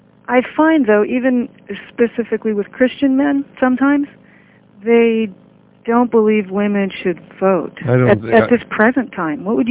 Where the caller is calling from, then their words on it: Santa Cruz, California, United States; Santa Cruz.